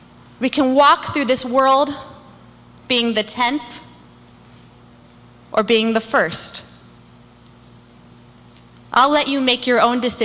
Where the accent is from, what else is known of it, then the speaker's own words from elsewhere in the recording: California, United States; I said, "I'm actually from California."